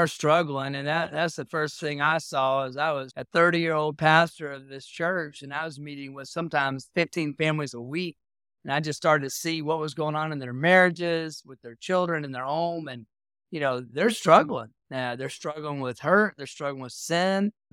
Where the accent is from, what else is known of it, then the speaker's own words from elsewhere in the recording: Texas, United States; also born or lived in Houston, United States; Yeah, I grew up in North Texas, and you and I met after growing up in North Texas. God called me to pastor a church in Houston